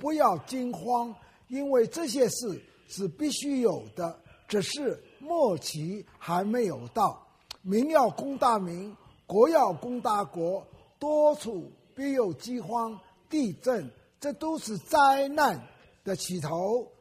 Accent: Wenzhou, Zhejiang, China; 温州是我的老家，所以我去呢， 我觉得年纪大了，我快90岁的人了

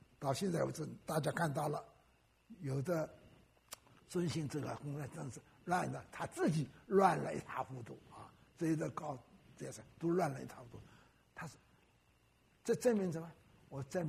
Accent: Wenzhou, Zhejiang, China; 我说我是温州人啊，我爸爸是眼科医生啊。

